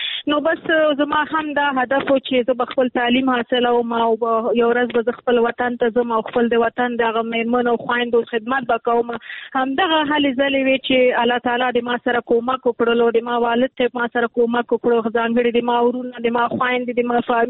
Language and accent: Pashto; Nangarhar, Afghanistan; زه د ننګرهار یم